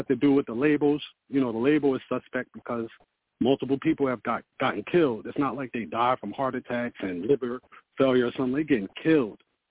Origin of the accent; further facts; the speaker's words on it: Philadelphia, Pennsylvania, United States; I'm actually from Philly, man, so I kind of feel